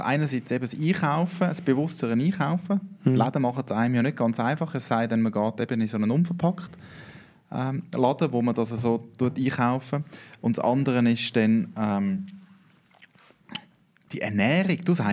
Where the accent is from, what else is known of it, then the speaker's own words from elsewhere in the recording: Switzerland; Als Schweizer hast du einfach gerne Käse.